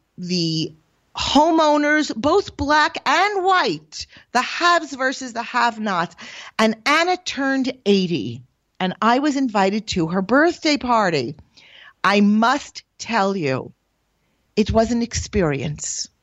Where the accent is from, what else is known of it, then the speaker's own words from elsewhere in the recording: Jerusalem, Jerusalem District, Israel; So I was there, and because I came from Jerusalem, I was like a rock star.